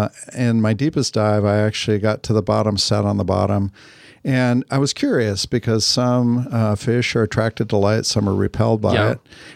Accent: Northwest, United States; I grew up in the Northwest, and I was fortunate that my parents really believed in getting us outside.

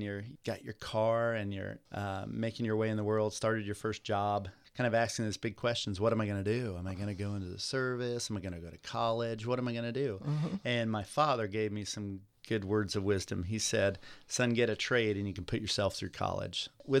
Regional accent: Atlanta, Georgia, United States; also born or lived in England; now in Port Townsend, United States; I started out in Atlanta, Georgia.

